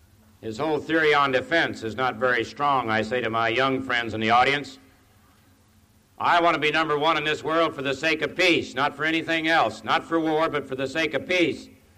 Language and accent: English; Kansas, United States; and I'm from Kansas, I had no real notion I would be on the ticket.